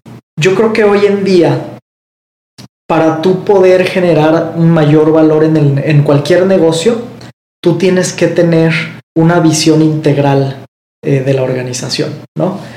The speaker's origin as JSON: {"language": "Spanish", "town": "Guadalajara", "region": "Jalisco", "country": "Mexico", "said": "Yo soy de Guadalajara."}